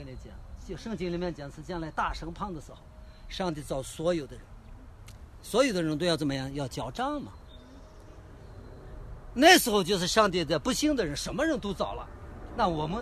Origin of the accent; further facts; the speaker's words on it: China; 我们中国人最有能干的一件事